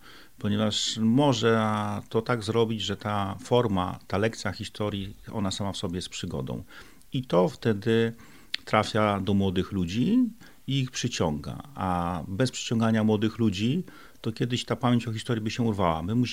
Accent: Lublin, Lublin Voivodeship, Poland; jestem miejscowy, to znaczy urodziłem się i mieszkałem bardzo długo w Lublinie. 20 lat temu przeniosłem się do jednej z wsi w powiecie lubartowskim.

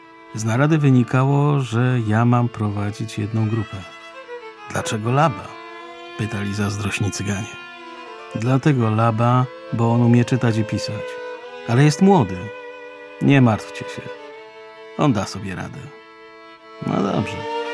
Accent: Ciechanów, Masovian Voivodeship, Poland; also born or lived in Kremenets; Urodziłem się na Wołyniu w powiecie Krzemieniec. Jaki tam był krajobraz, to nie wiem. Natomiast lepiej pamiętam lata mojej cygańskiej nauki. Chodziłem do szkoły w małym miasteczku, Ciechanowie.

